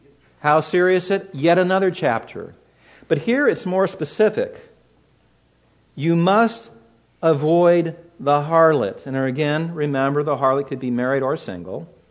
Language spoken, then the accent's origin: English; California, United States; I grew up in Southern California. I had a job as a young man. I was driving all over the place.